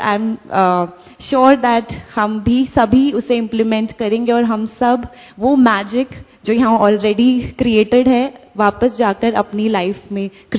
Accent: Delhi, India; मैं दिल्ली से हूँ, ब्रह्मा कुमारी शांति भवन किंग्सवे कैंप सेंटर से एसोसिएटेड हूँ।

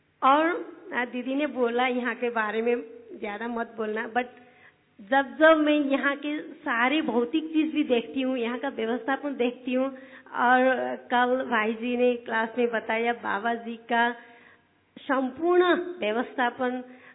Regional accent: Nepal; Hindi is a second language; मैं नेपाल से हूँ।

